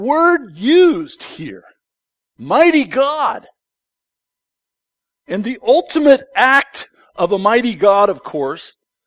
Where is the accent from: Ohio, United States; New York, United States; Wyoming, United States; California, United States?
California, United States; Oakland; I grew up in Oakland, and we were Raider fans as kids.